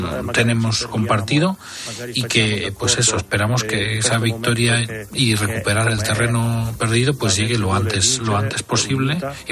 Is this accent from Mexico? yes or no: no; Ukraine; esta guerra nos hace estar muy unidos como pueblo ucraniano